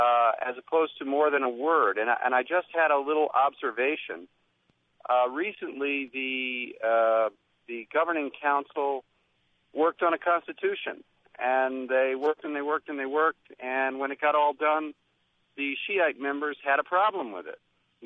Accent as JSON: {"language": "English", "country": "United States", "said": "I mean, I'm an American, not an Iraqi, but what we heard in the news"}